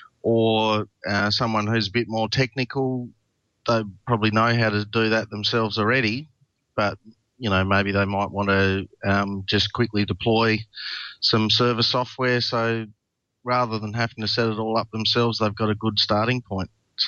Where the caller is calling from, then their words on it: Tasmania, Australia; I'm speaking from Tasmania in Australia.